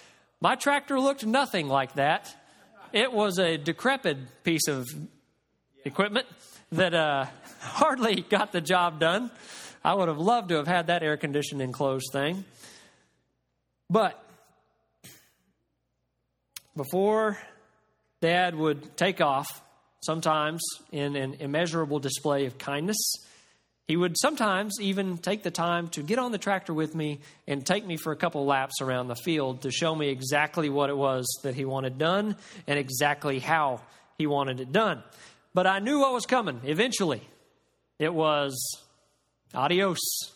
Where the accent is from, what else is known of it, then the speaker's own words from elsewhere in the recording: Oklahoma, United States; Last week, Jessica and I were visiting my hometown back in Oklahoma.